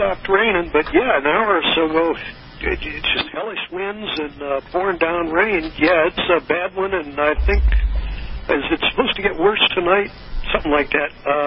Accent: St. Louis, Missouri, United States; I was brought up in St. Louis, so just across the river, and we were pretty familiar with it.

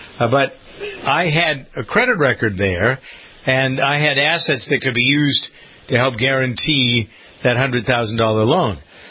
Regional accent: Framingham, Massachusetts, United States; I'm from Framingham, Massachusetts, nearby town of Lincoln, had a community-operated farm

